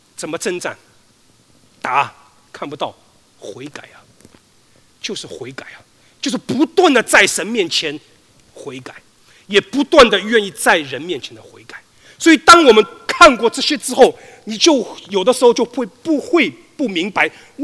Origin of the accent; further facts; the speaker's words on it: Shanghai, China; 因为这是我的故乡嘛，上海发生的事情嘛